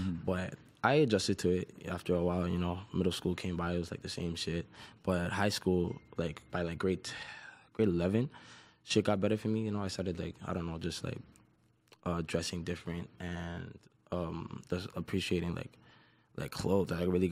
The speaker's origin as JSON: {"language": "English", "town": "Toronto", "region": "Ontario", "country": "Canada", "tie": "born or raised there", "said": "I was born in Toronto. And then I went around from places like the Yorkdale area, if you ever heard of Yorkdale before. It's like a mall right in the North York region. So I was around there."}